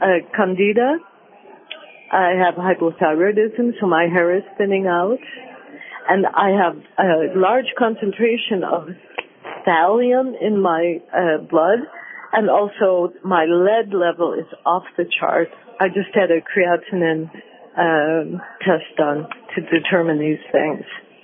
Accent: Niagara Falls, New York, United States; No, but I grew up in Niagara Falls, New York, and that's where the Love Canal super chemical dump is.

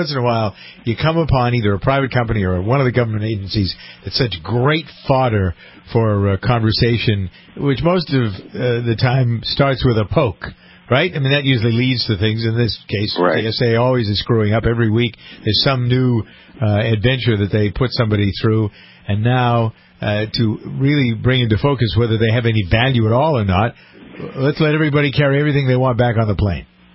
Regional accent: New England, United States; Remember when we grew up in New England, the City Service Oil Company became Citgo.

